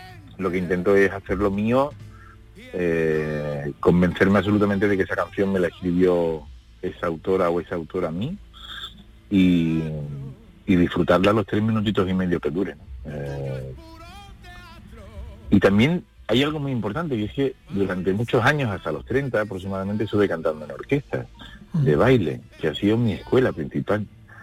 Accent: Carboneras, Andalusia, Spain; yo siempre digo que me considero de Carboneras, de Almería, porque es donde me he criado, pero no puedo olvidar que nací en el Virgen del Rocío hace ya, no sé, cara, 20, 25 años, por lo menos.

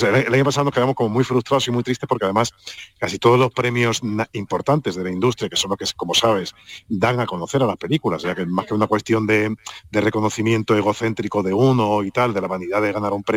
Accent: Algeciras, Andalusia, Spain; yo no me he criado en el campo, yo soy de Algeciras, pero no me he criado en el campo

